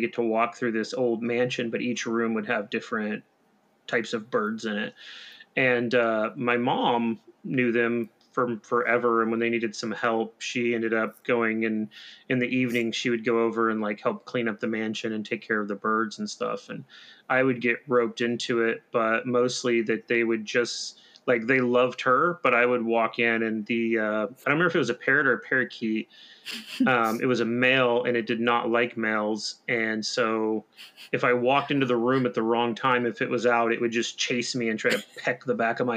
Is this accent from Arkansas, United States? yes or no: yes; Eureka Springs, Arkansas, United States; I grew up around Eureka Springs, Arkansas, which is kind of like this old eclectic Victorian tourist town.